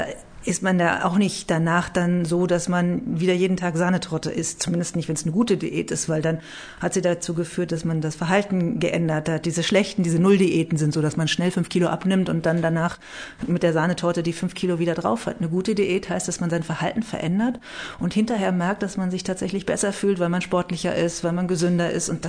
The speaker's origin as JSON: {"language": "German", "town": "Iserlohn", "region": "North Rhine-Westphalia", "country": "Germany", "tie": "born or raised there", "also_born_or_lived": "Bavaria, Germany", "said": "Aber wenn man mich fragt, wo ich herkomme, sage ich immer aus Iserlohn. Ich habe in Bayern nur 2 Wochen gelebt und bin in Iserlohn zur Schule gegangen und fühle mich, wenn irgendwo zu Hause, dann tatsächlich hier."}